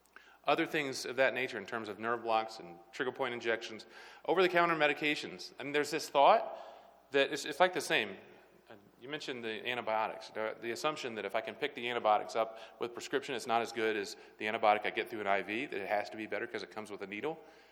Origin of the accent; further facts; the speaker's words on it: Atlanta, Georgia, United States; also born or lived in East Tennessee; Growing up in the Southeast, I was completely against it. Replacing any drug with a medication that was anywhere close to it. I was from Atlanta, Georgia, and then from East Tennessee up in the Tri-Cities area.